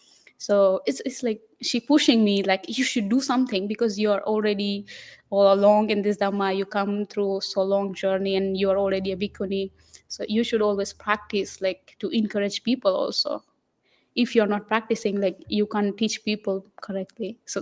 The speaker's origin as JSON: {"language": "English", "region": "Gujarat", "country": "India", "tie": "born there", "first_language": "Gujarati", "second_language": "English", "said": "As I say, I born in Gujarat, so Gujarati is like my mother language. But I can speak Marathi also."}